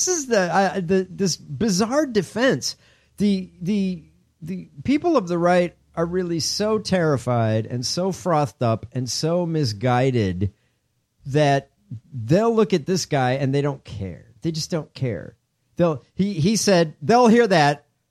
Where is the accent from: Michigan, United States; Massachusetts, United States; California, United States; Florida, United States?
Michigan, United States; Detroit; Born and raised in Detroit, I've seen the progress.